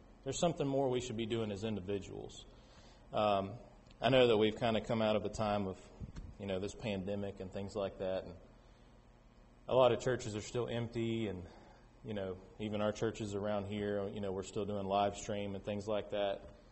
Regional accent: Florida, United States; It's the church I came from that I grew up in Florida.

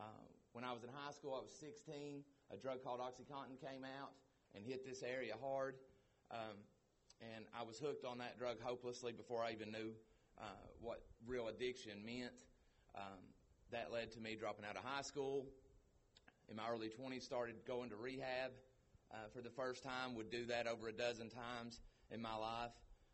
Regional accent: United States; born and raised in Lee County. Good family. Grew up in church.

